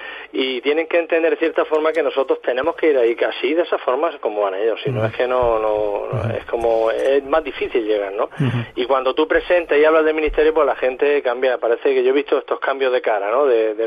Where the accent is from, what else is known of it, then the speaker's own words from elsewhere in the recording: Cartagena, Region of Murcia, Spain; moved away as an adult; now in Málaga, Spain; Soy natural de Cartagena, pero llevo en Málaga muchos años